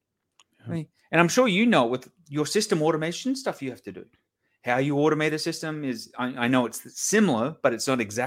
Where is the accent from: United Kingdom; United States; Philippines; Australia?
Australia; because like I'm an Australian guy. I like it simple. I like my beer and my shrimp on the barbie, right?